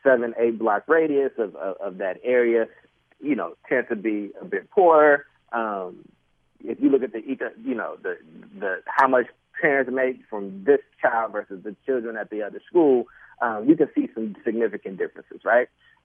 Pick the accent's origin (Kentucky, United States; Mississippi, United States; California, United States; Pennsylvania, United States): California, United States; Oakland; Where I grew up in North Oakland is very different than what it is now.